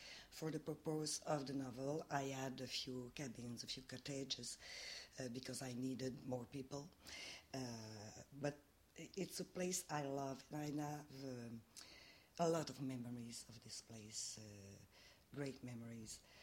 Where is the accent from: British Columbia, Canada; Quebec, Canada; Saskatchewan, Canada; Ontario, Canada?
Quebec, Canada; I'm also a Canadian, but I feel more like a Québécoise because of my language, my history, my culture.